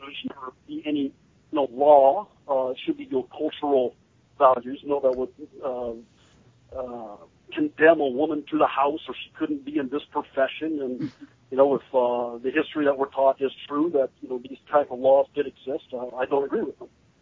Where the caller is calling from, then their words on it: Tennessee, United States; I'm from East Tennessee.